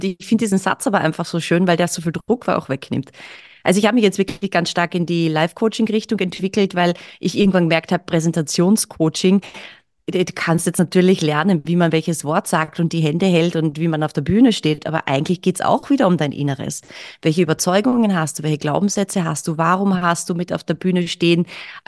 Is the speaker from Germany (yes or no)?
no; Carinthia, Austria; moved away as an adult; now in Vienna, Austria; ich komme aus Kärnten, aus einem kleinen Kaff, und dass ich mich entschieden habe, nach Wien zu gehen und Schauspiel zu studieren